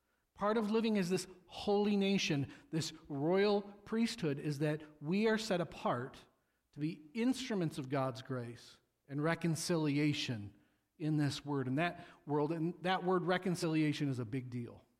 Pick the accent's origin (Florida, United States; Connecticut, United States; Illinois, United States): Illinois, United States; Peoria; So I grew up in near Peoria, Illinois. I learned how to fish in the Illinois River.